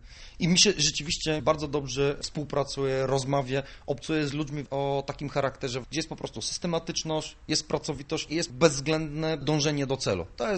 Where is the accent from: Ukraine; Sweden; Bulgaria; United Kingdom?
Bulgaria; Polish is a second language; moved away as an adult; now in Poland; Przyjechałem z Bułgarii, czyli generalnie w pewnym sensie, będąc jeszcze po liceum plastycznym, to jest bardzo dobre liceum, będąc młodym człowiekiem, ale jednak w pewnym sensie już ukształtowanym.